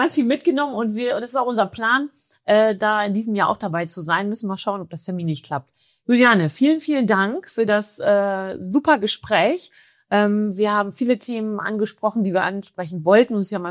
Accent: Lower Saxony, Germany; wir kommen aus dem Emsland, mögen das sehr, es muss nicht einmal alles groß sein, aber es ist sehr, sehr wertvoll.

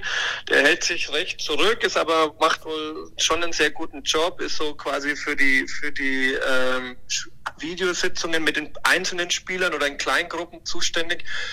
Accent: Hamburg, Germany; als Hamburger

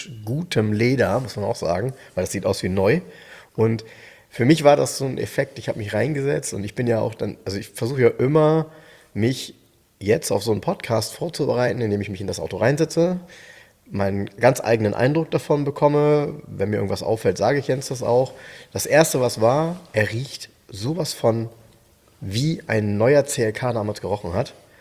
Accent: Soltau, Lower Saxony, Germany; Ja, bei uns in Soltau war die britische Armee

